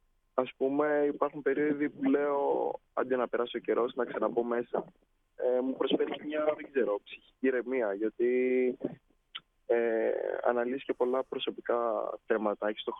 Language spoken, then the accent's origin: Greek; Athens, Attica, Greece; also born or lived in Thessaloniki; Εγώ Αθήνα γεννήθηκα. Θεσσαλονίκη σπούδασα. Ο πατέρας μου είναι από τη Σπάρτη